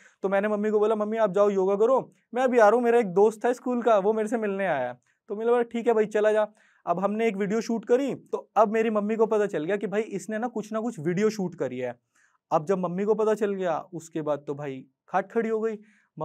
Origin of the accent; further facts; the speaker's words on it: Delhi, India; और मैं दिल्ली में ही पला बड़ा हूं